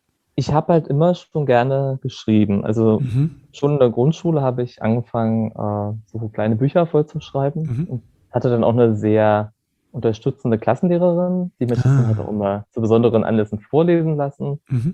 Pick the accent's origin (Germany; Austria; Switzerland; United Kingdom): Germany; Wernigerode, Saxony-Anhalt; also in der Stadt, also Wernigerode, wo ich herkomme